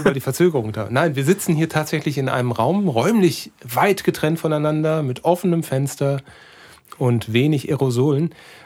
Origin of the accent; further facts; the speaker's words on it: North Rhine-Westphalia, Germany; Als Sauerländer in der Großstadt, das ist bestimmt nicht so einfach.